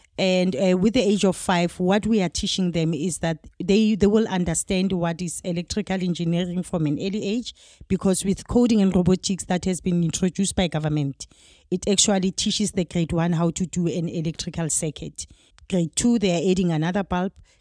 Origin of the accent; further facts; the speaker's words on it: Tembisa, Gauteng, South Africa; is from Tembisa. I was born and bred in Tembisa in Gauteng. And I went to school in Tembisa.